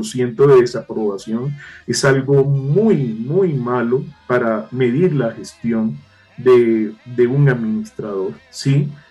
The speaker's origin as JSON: {"language": "Spanish", "country": "Colombia", "said": "que los titulares del patrimonio público son la nación y somos todos los colombianos."}